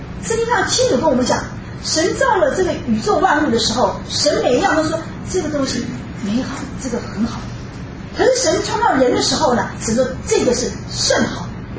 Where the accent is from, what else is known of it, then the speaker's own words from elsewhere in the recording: Taiwan; 我们从台湾来的人基本上头脑里面我们都有一些神